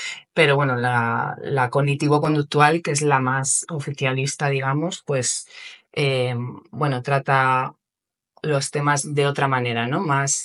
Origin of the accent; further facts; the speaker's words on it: Madrid, Community of Madrid, Spain; Yo que vengo de Madrid, de una ciudad demasiado grande ya para mí, me gusta la tranquilidad.